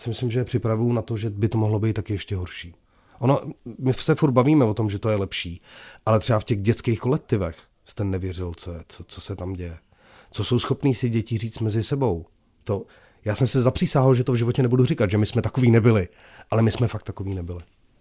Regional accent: Žižkov, Prague, Czechia; No tak já mám ty kořeny fakt jako zapuštěný na tom Žižkově.

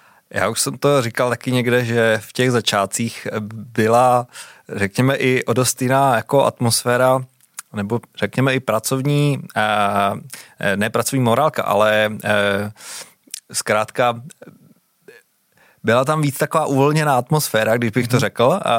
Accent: Prague, Czechia; Tak do Prahy jsem se dostal díky rodičům, já jsem rozený Pražák.

